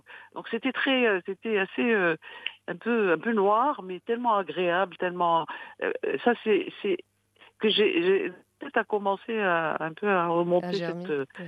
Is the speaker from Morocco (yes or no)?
yes; Morocco; on est marocain